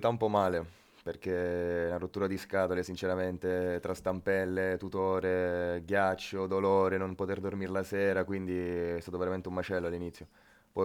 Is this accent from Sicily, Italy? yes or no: yes; Sicily, Italy; also born or lived in Parma; Io sono nativo di Parma, però sempre vissuto in Sicilia, provincia di Siracusa.